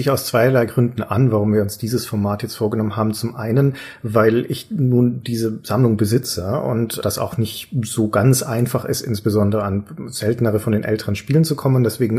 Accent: Nuremberg, Bavaria, Germany; Also erkenne ich Nürnberg jetzt nicht wieder, was du gerade beschrieben hast. Ich liebe meine Heimatstadt.

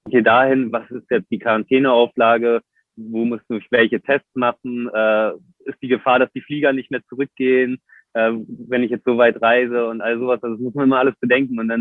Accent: Berlin, Germany; Dazu kommt, ich bin natürlich in Berlin aufgewachsen, da gab es noch zu der Zeit überhaupt gar keine Surfer.

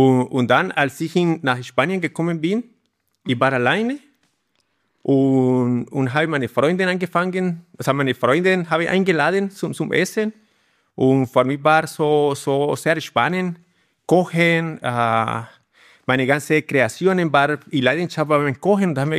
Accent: Bucaramanga, Santander, Colombia; German is a second language; moved away as an adult; also born or lived in Spain; ursprünglich bin aus Kolumbien, Santander, Bucaramanga.

